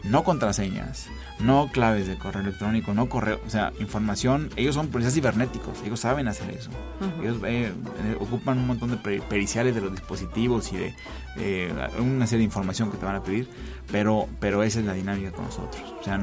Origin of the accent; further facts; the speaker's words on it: San Luis Potosí, Mexico; yo soy de San Luis, allá vivo.